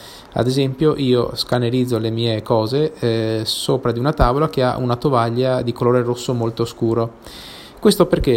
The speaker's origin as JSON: {"language": "Italian", "town": "Mestre", "region": "Veneto", "country": "Italy", "said": "sono da Mestre"}